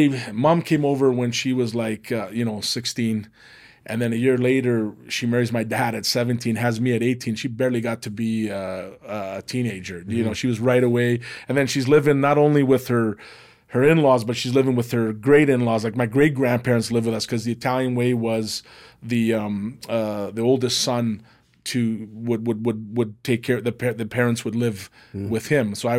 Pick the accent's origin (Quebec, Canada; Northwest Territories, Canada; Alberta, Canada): Alberta, Canada; Calgary; And so those were our idols growing up in Bridgeland, because we could relate. Those were first generation kids just like us